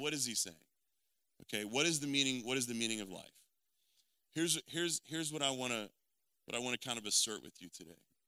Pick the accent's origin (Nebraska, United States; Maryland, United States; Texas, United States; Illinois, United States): Texas, United States; I'm from Texas, right? So we're all kind of in the South. We're very aware of Christianity and culture.